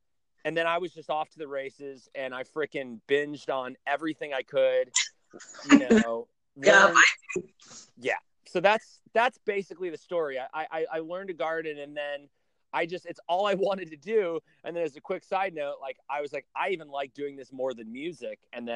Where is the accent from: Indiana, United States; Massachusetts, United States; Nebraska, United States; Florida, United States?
Nebraska, United States; now in Los Angeles, United States; So I'm originally from Nebraska, and usually bands in the Midwest.